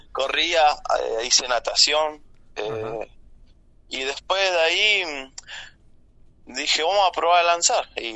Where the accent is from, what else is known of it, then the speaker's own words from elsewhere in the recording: Cinco Saltos, Río Negro, Argentina; de acá, de Cinco Saltos también, así que estoy orgulloso de mi ciudad, de mi pueblo.